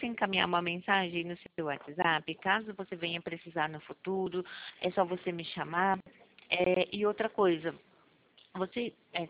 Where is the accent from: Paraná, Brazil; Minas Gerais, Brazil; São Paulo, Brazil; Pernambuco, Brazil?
São Paulo, Brazil; Jundiaí; eu sou daqui de Jundiaí.